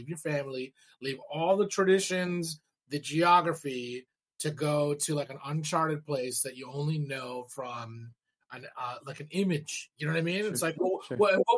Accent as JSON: {"language": "English", "town": "Arcadia", "region": "California", "country": "United States", "said": "I'm just from Arcadia, but I remember coming"}